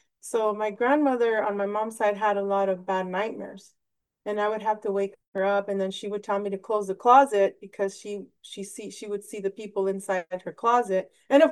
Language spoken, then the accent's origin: English; Nogales, Arizona, United States; I can tell you when I was born in Nogales, Sonora, Mexico, and after I was 1 years old, 1 year old, my father and mother immigrated us to Nogales, Arizona.